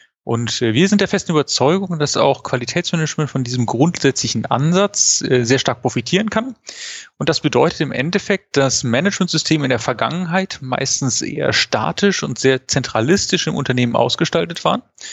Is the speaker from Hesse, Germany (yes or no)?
no; Wuppertal, North Rhine-Westphalia, Germany; born there; Ich bin gebürtiger Wuppertaler